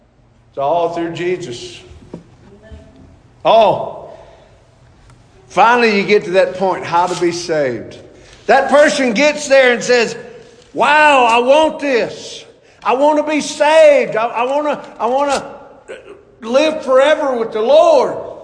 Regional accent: the South, United States; born there; Because, hey, I'm an American by birth, but I'm Southern by the grace of God. Amen. Come on, amen. Uh-huh. Listen, ain't everybody had the same privilege I've had to be born in the South.

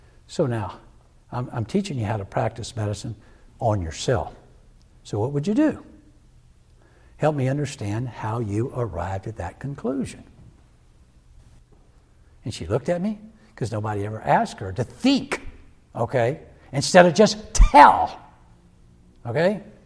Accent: South Carolina, United States; You don't know where that is, maybe, but I'm from South Carolina

